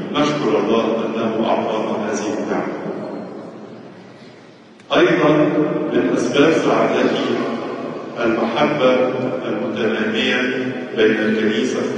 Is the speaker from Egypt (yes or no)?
yes; Egypt